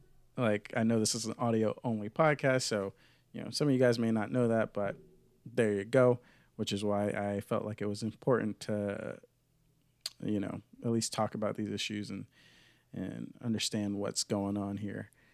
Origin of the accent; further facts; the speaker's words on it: the South, United States; growing up in the South, it's like we know about, like, we're taught about slavery in elementary school